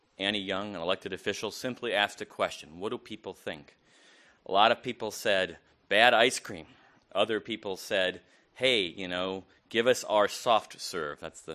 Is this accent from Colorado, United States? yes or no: no; Minneapolis, Minnesota, United States; I come from Minneapolis, Minnesota in the United States.